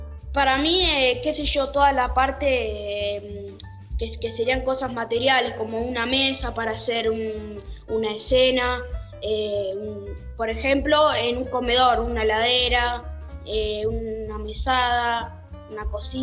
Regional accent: Lincoln, Buenos Aires Province, Argentina; soy de Lincoln, Buenos Aires, y voy al colegio Nuestra Señora de Lincoln.

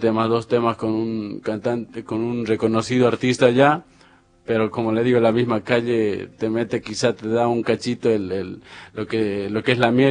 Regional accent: Bolivia; Sí, de Bolivia, y el servicio obligatorio también es allá

